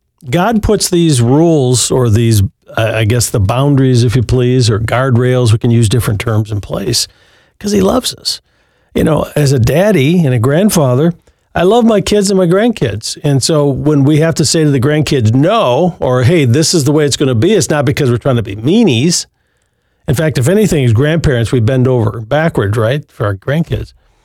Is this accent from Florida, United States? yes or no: no; Michigan, United States; now in Arizona, United States; I grew up in West Michigan with 100 inches of snow every winter, and now I live in the sunshine of Arizona